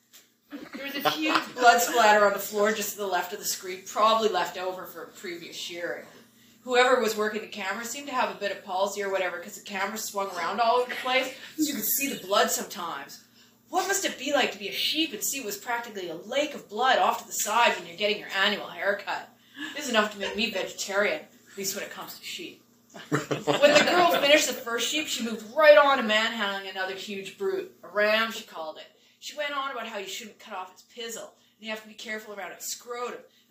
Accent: Smithers, British Columbia, Canada; I grew up in Smithers, and I was deeply convinced that I was like a very cosmopolitan person. All evidence to the contrary. I mean, Prince George was the biggest place I had ever been.

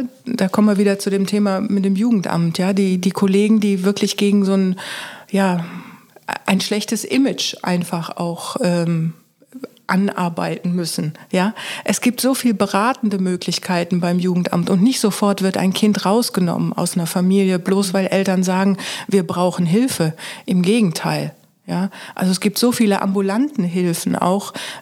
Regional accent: Baden-Württemberg, Germany; also born or lived in Ruhr / Palatinate; now in Westerwald, Germany; durch die berufliche Tätigkeit meines Vaters bin ich im Ruhrpott geboren, bin dann bei den Schwaben aufgewachsen, bin in der Pfalz unten dann zur Ausbildung gewesen, ne?

